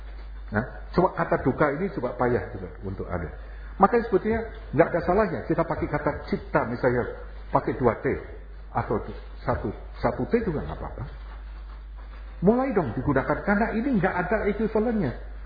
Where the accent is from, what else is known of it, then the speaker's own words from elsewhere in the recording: Java, Indonesia; Kalau kita dari Jawa tahu, unggah, upload, unduh, download.